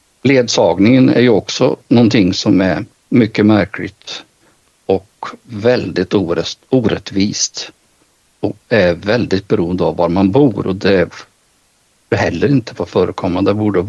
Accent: Värmland, Sweden; Och det har vi gjort här i Värmland där jag kommer ifrån.

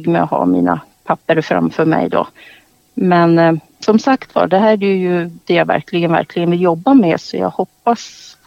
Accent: Gällivare, Norrbotten County, Sweden; also born or lived in Malmberget; Ja, alltså jag är ju född uppe i Gällivare. Och sen bodde jag ju i Malmberget i några år också. Eller började Malmberget, sen Gällivare, sen Malmberget igen.

